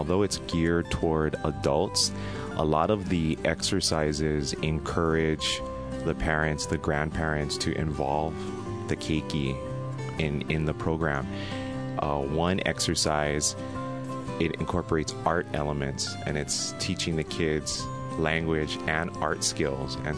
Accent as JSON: {"language": "English", "town": "Kailua", "region": "Hawaii", "country": "United States", "tie": "born or raised there", "said": "I was born and raised on Oahu in Kailua. I attended Kamehameha schools from kindergarten until I graduated."}